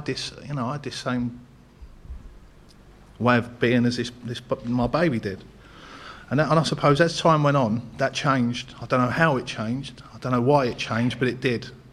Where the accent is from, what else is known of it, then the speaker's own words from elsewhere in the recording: Ladbroke Grove, London, United Kingdom; I'm originally from West London. Grew up in an area called... It depends who I'm talking to. I either say I'm from Notting Hill. If I'm speaking to people from like my people of where I'm from, it's Ladbroke Grove.